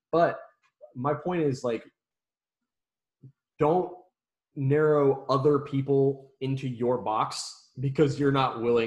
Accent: San Antonio, Texas, United States; Which is my home. I mean, San Antonio is my hometown.

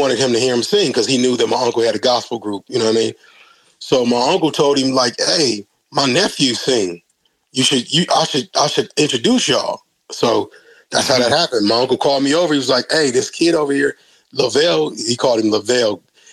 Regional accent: Gary, Indiana, United States; So me and Tweet is originally from Indiana, Gary, Indiana.

